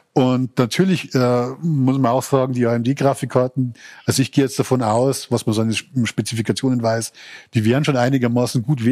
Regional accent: Bavaria, Germany; ich komme aus Bayern, wie man hört

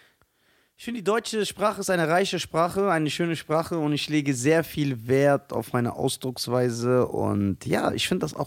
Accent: Germany; Ja, ich bin Deutsch. Ich war 6 Jahre nicht mehr da.

